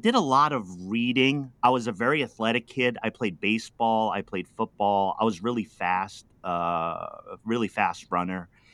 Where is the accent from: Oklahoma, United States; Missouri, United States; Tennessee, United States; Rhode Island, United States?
Rhode Island, United States; Pawtucket; I was just a city kid. I'm from Pawtucket, Rhode Island, the East Coast in the U.S.